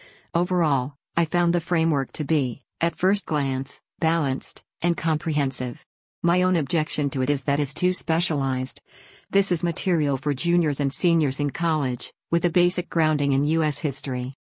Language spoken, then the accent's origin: English; Chicago, Illinois, United States; also born or lived in South Africa; I was born in South Africa, though I grew up in Chicago.